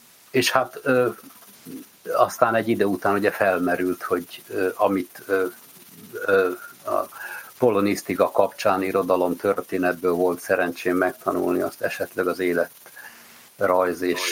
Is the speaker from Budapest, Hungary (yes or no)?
yes; Budapest, Hungary; now in Győr, Hungary; 1960-ban születtem, jelenleg már 10. éve Győrben a vagongyárban dolgozom, de egyébként életem 50 évét Budapesten töltöttem